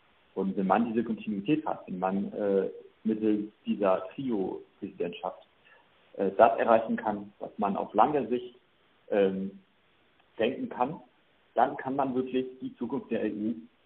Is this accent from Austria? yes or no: no; France; German is a second language; Ich bin als Franzose groß geworden, diene Frankreich und werde Frankreich weiter dienen